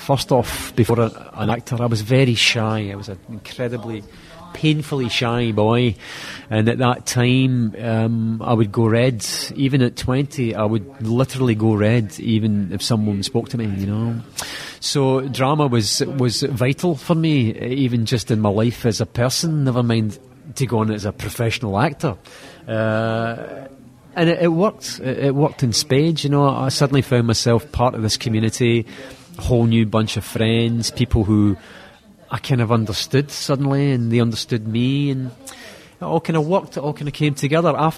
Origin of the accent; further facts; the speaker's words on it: Scotland, United Kingdom; Scottish actor, I did another couple of parts where I played some accents, and then eventually I spoke in my own accent